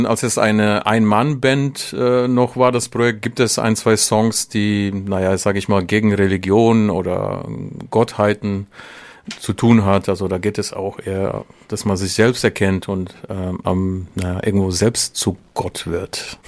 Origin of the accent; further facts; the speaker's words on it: North Macedonia; Also ich komme aus Makedonien, mittlerweile Nordmakedonien oder Mazedonien auch bekannt. Und das slawische Volk, wo ich groß geworden bin, sage ich mal, als orthodox-christlicher